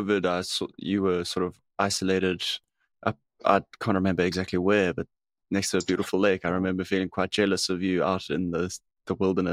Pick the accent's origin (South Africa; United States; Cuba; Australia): South Africa; So I grew up in South Africa, as you may or may not remember